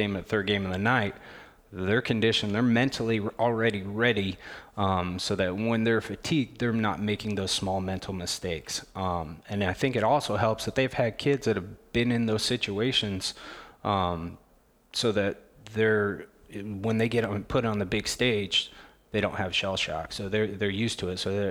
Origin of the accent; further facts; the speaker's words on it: Des Moines, Iowa, United States; I grew up in Des Moines. I went to Lincoln.